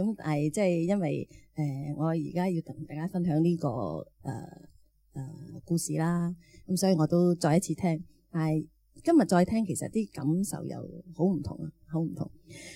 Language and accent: Cantonese; China; 咁你知我系中国人啦